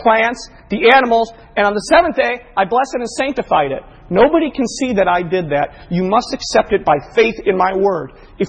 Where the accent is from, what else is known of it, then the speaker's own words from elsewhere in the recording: Kankakee, Illinois, United States; As a teenager growing up in Kankakee, I cut people's lawns on Saturdays.